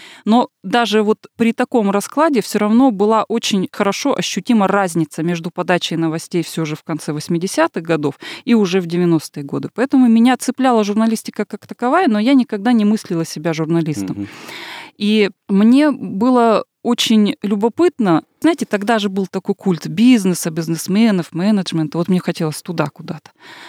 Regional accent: Irkutsk, Irkutsk Oblast, Russia; now in Moscow, Russia; Я родилась и выросла в Иркутске, и последние вот буквально 10 лет я живу в Москве.

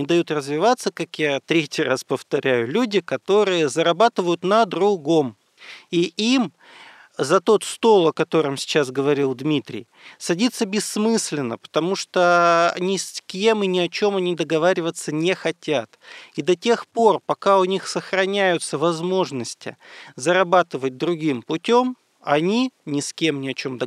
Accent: Perm, Perm Krai, Russia; Я сам из Перми.

